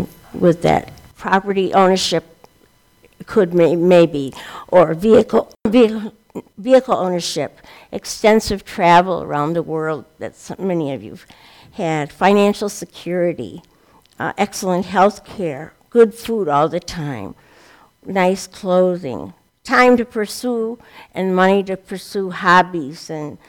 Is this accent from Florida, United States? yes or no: no; Beloit, Wisconsin, United States; born there; I was born in Beloit